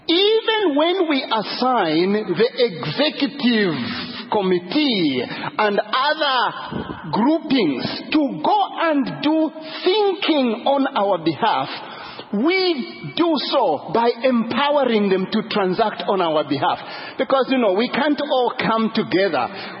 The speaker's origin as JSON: {"language": "English", "country": "Zambia", "said": "and I'm from Zambia, some church in Zambia decided to be this."}